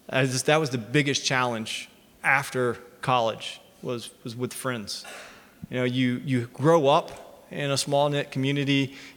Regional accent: Columbus, Georgia, United States; So I grew up in Columbus, Georgia. I lived in the same house all my life. I pretty much grew up on one city block, going to school and church in that same city block.

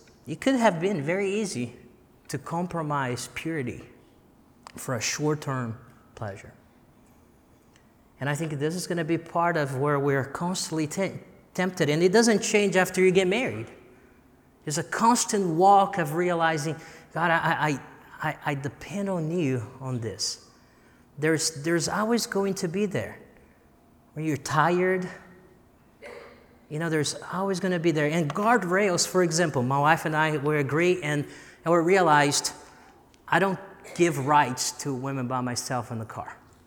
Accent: Brazil; now in Columbia, United States; I'm from Brazil.

